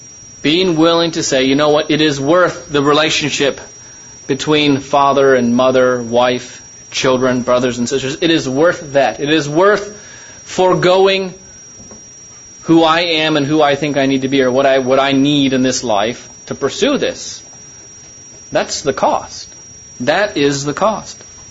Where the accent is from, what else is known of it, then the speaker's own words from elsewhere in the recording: Ohio, United States; I think I've mentioned before, I grew up in Northeast Ohio